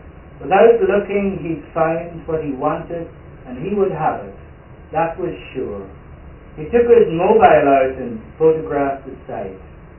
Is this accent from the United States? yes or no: no; Ulster, Ireland; I grew up right on the Atlantic Ocean in Donegal. So whenever I go back there, I go down to the beach.